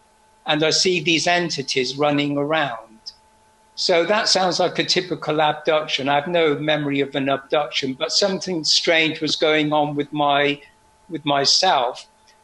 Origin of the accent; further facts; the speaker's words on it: Oxford, South East England, United Kingdom; So I was born in March the 1st, 1945, at the end of the World War II. And I was living in Oxford, and I was brought up in a non-religious house.